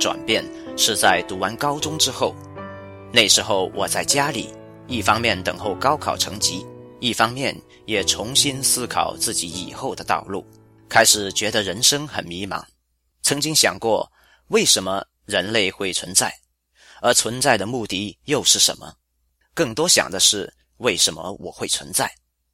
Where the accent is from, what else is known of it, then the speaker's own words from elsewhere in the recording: Fuqing, Fujian, China; 我来自中国福建福清，从小在基督教的家庭长大，父母都信主，母亲是教会的传道人，